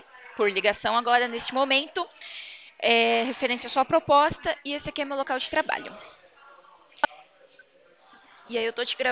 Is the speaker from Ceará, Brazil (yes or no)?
no; São Paulo, Brazil; eu sou do interior de São Paulo, né? Na verdade, é mais perto de São Paulo. Então, a gente, né, é meio cinza, assim.